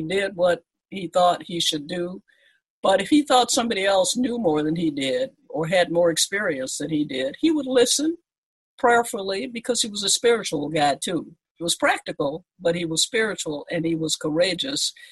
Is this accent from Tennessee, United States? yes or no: yes; Nashville, Tennessee, United States; I'm 82 now. Since my adult life, John Lewis has been a presence. I'm from Nashville, and it was Nashville where he went to American Baptist Seminary